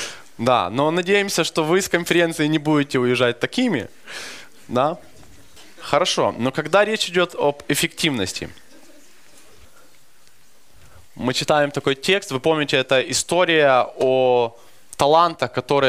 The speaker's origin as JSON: {"language": "Russian", "town": "Rivne", "region": "Rivne Oblast", "country": "Ukraine", "said": "поскольку я живу-то недалеко, я сам из Ровно, я остался еще на одну ночь."}